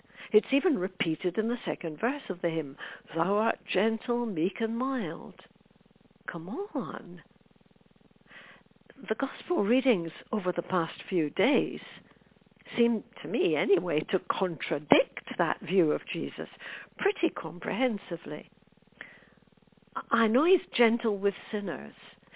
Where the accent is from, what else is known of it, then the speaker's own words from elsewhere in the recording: Scotland, United Kingdom; When I was a child, I grew up in the Presbyterian Church of Scotland